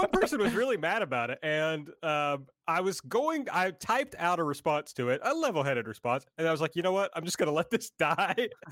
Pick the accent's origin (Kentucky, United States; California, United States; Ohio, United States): Kentucky, United States; I'm from Kentucky.